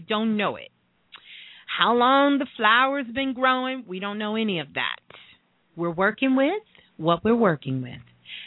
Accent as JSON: {"language": "English", "town": "Brooklyn", "region": "New York", "country": "United States", "said": "I'm not a country girl. I'm from Brooklyn, so I'm not a country girl."}